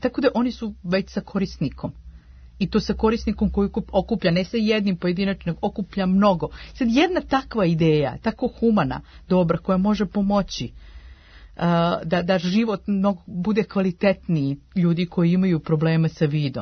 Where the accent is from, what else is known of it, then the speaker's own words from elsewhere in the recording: Užice, Zlatibor District, Serbia; Moje Užice, moj rodni grad je i znamo i sami u kakvoj situaciji.